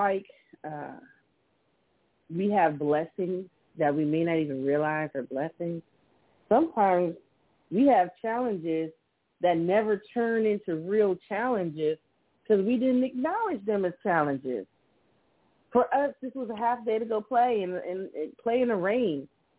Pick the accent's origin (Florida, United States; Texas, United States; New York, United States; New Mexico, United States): Florida, United States; Miami; I remember one day as a kid when I grew up in Miami, Florida, and we had hurricane days.